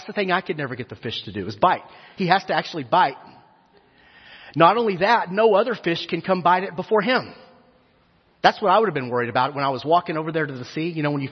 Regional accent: Texas, United States; Now, I grew up in West Texas before we moved to College Station, and we didn't have a river in the backyard out there. You know, it's desert.

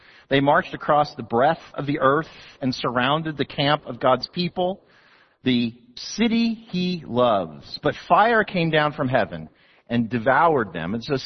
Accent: New Jersey, United States; If you've ever been to the beach, growing up in New Jersey, we would go to the Jersey Shore.

